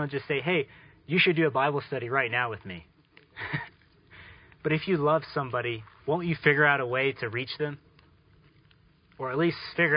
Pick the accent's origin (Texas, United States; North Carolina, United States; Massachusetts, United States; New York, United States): Texas, United States; Dallas; Actually, the congregation I grew up in was the DFW Church, because I grew up in Dallas in the Fort Worth area.